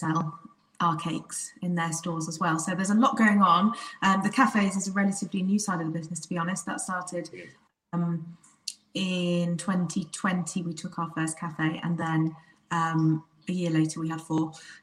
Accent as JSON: {"language": "English", "town": "Aberystwyth", "region": "Wales", "country": "United Kingdom", "tie": "born or raised there", "said": "So we opened Aberystwyth first. That's my hometown."}